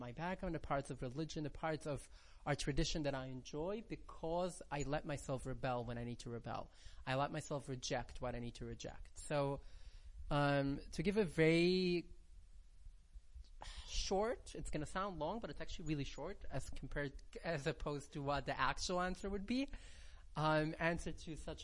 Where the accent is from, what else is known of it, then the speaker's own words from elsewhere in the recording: Brooklyn, New York, United States; also born or lived in Rockland County; I grew up in Brooklyn, but I lived for a while, in the end of my teenage years. I lived in Rockland County